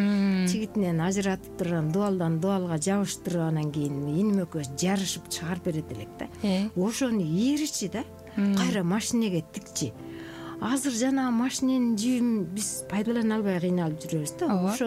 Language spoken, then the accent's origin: Kyrgyz; Kara-Jygach, Jalal-Abad Region, Kyrgyzstan; Мен Токтоолор районунда туулуп өскөм, Кара Жыгач айылында. Биздин ошол Кызыл Жазы деген айылыбызда окудук. Ал жер үстү көл басып кетти. Анан Кара Жыгач айылына көчүп